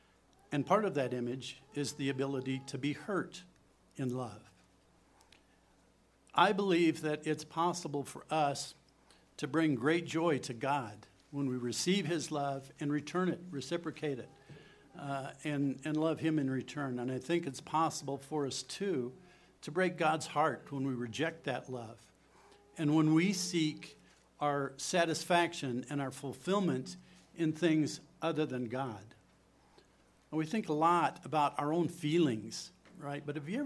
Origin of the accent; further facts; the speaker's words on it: Urbandale, Iowa, United States; I grew up in Iowa, a small town, well, at least at the time it was a small town, called Urbandale, west of Des Moines.